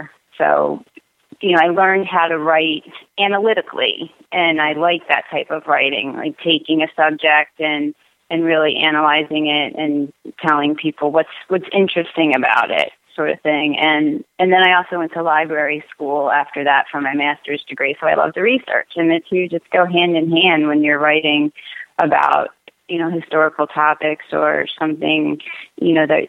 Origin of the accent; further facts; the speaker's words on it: Philadelphia, Pennsylvania, United States; And I'm also from the Philadelphia area originally.